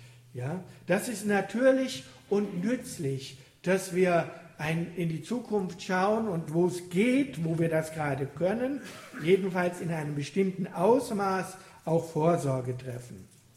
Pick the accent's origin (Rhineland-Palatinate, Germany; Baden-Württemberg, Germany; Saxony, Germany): Rhineland-Palatinate, Germany; born there; Ich komme ja aus Rheinhessen, gebürtig, dort gibt es einen Spruch.